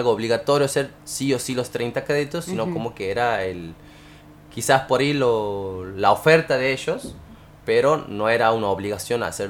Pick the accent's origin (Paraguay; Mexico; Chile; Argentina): Argentina; como somos los argentinos con el tema de nuestra carne